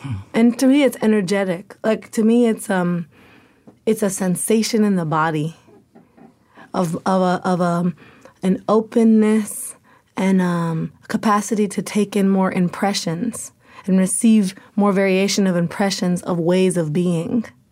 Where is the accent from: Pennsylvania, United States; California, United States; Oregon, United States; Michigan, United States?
Oregon, United States; Portland; I know I'm from Portland, Oregon.